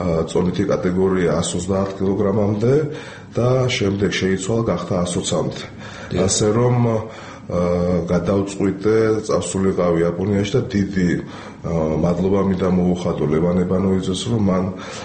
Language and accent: Georgian; Sukhumi, Abkhazia, Georgia; moved away; also born or lived in Tbilisi; დიახ, მე ეს სოხუმელი ვარ წარმოშობით. ეს ტრაგედია რომ მოხდა აფხაზეთის ზურთან დაკავშირებით, მაშინ გადმოვიდა ჩემი ოჯახი თბილისში